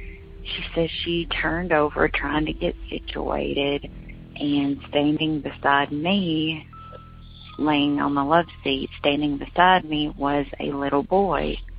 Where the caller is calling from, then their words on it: Kentucky, United States; I am calling from Kentucky.